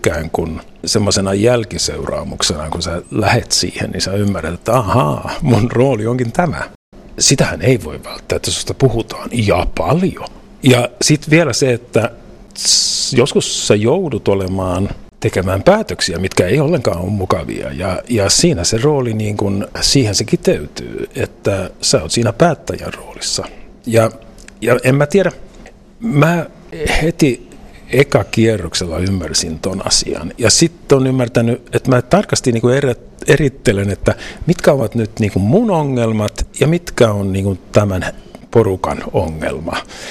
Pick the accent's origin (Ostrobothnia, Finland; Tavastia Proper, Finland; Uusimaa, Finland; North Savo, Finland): Ostrobothnia, Finland; Oravais; Mä oon Oravaisista kotosi ja mä oon kasvanut siellä keskellä metsää ja aika yksin